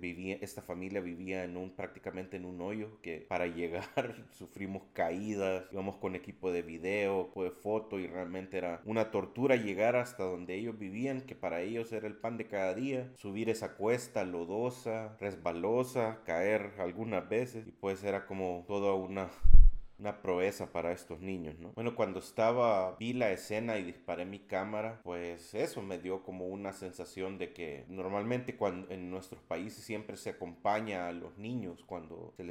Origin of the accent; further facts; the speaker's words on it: El Salvador; soy fotógrafo salvadoreño.